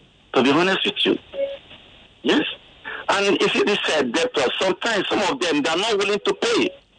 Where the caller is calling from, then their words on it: Ghana; I'm calling from Akwado Jai.